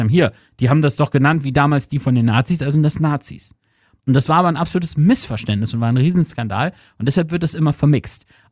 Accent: Lower Saxony, Germany; für mich damals als kleiner, naiver Trottel von Dorf, als Ostfriese

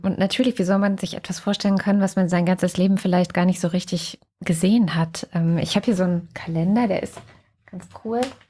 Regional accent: East Germany, Germany; Ich bin in der DDR aufgewachsen, in dem kleinen Dorf, wo meine Eltern jetzt auch wieder leben

